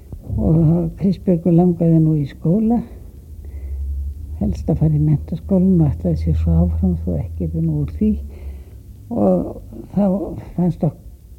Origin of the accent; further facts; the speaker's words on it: Bakkafjörður, Northeastern Region, Iceland; born there; moved away as an adult; now in Reykjavík, Iceland; Ég er fædd á Bakka í Bakkafirði.